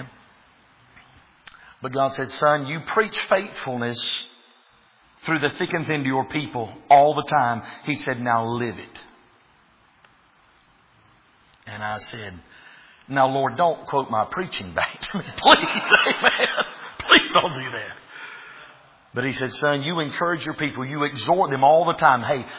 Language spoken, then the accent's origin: English; the South, United States; Again, I'm from the South. We've got churches on every corner.